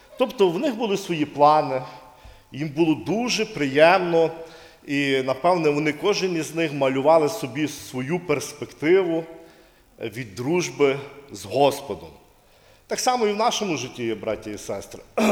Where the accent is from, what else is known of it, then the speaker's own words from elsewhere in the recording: Lviv, Lviv Oblast, Ukraine; Я зі Львова вже, брати мене представили.